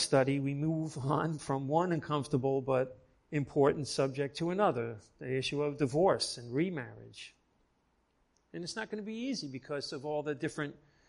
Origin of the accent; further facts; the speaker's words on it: Bayonne, New Jersey, United States; growing up in Bayonne and seeing these old Italian ladies in the neighborhood dressed in black all the time.